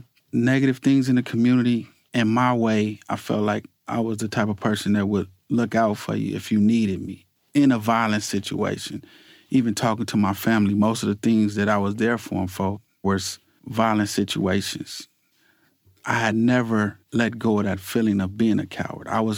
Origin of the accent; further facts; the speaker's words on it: Decatur, Illinois, United States; born there; Actually, I was born in Decatur, Illinois. My mother and father were together at that time.